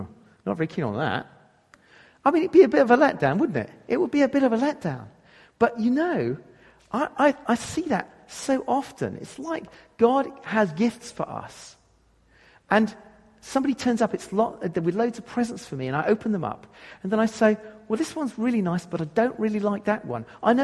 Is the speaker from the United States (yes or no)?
no; England, United Kingdom; I'm too introvert. I'm too restrained. I'm too logical. I'm too English. I'm too reserved.